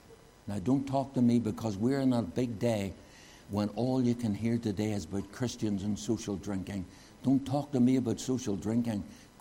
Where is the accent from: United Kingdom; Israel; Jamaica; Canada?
United Kingdom; Belfast, Northern Ireland; born or raised there